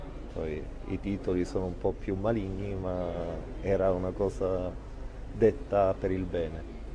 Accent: Palermo, Sicily, Italy; Da palermitano mi auguro che vinca tanti campionati di fila

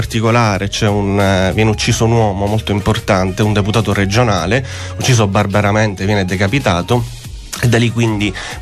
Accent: Sicily, Italy; oggi scrivere un giallo poi da siciliano, tra l'altro io tutto scritto in italiano

